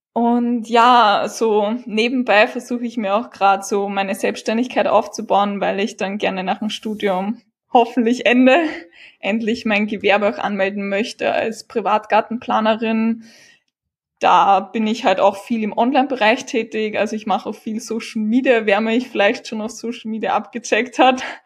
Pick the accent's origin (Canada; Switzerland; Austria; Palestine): Austria; St. Pölten, Lower Austria; ich komme aus der Region St. Pölten, wenn euch das was sagt. Das liegt entweder eine Stunde circa östlich von Linz oder eine Stunde circa westlich von Wien.